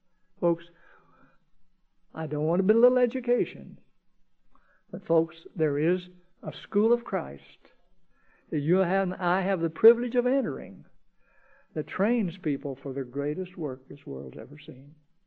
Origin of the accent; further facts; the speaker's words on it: Tennessee, United States; also born or lived in California; I'm a Tennessee hillbilly. Although I was born in California, my father left California and went to Tennessee.